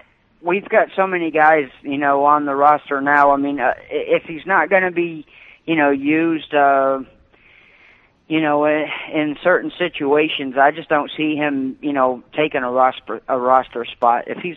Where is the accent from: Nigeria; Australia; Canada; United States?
United States; New England; You know, I was born in New England and lived there, you know, through high school.